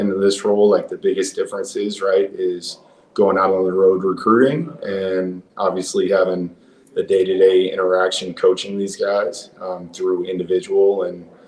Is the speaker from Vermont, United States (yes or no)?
no; Arizona, United States; So I'm from Arizona, and I played high school football